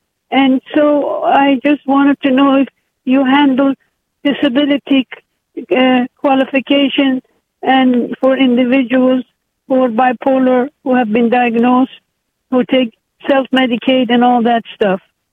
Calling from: Hyattsville, Maryland, United States; from Hyattsville, Maryland. I am 80 years old

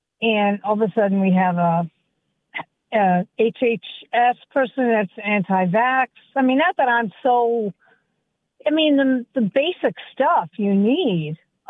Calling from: Takoma Park, Maryland, United States; Calling hi, from Maryland, Tacoma Park.

